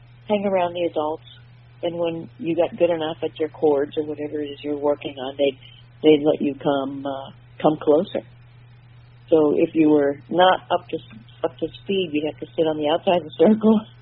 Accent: Michigan, United States; I grew up in Michigan and started playing music with my family.

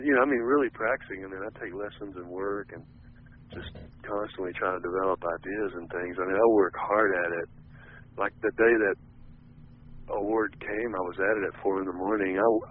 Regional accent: Texas, United States; and being from Texas, it's like everything is kind of you're once removed from a lot of that stuff, you know.

